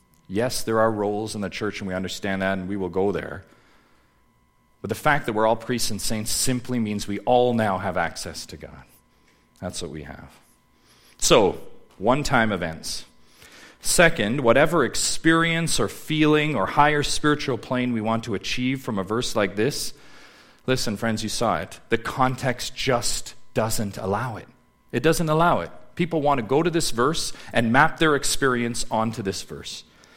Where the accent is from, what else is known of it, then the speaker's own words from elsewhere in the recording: Canada; Imagine we're reading a history of Canada, and I'm a Canadian citizen.